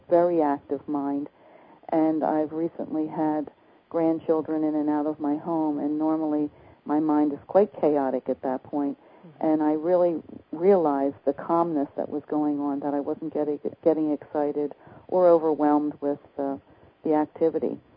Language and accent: English; South Carolina, United States; Now I'm from South Carolina, and it can get pretty warm and humid here.